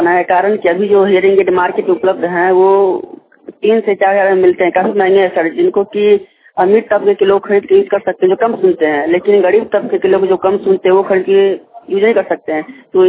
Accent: Madhubani, Bihar, India; मेरा घर मधुबनी शहर में सर, जैन कॉलेज के सामने

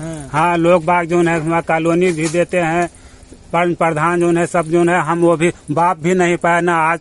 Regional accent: Sohariyawa, Uttar Pradesh, India; हम सोहरियावा मौजा मई निहवा का।

